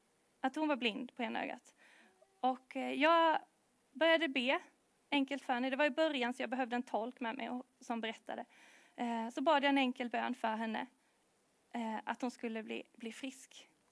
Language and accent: Swedish; Växjö, Kronoberg County, Sweden; Vi bor i Växjö sedan 5 år tillbaka nu, men jag är uppvuxen i Växjö. En Växjöflicka, som någon kallade mig. För mig har alltid tron och kyrkan varit en självklarhet.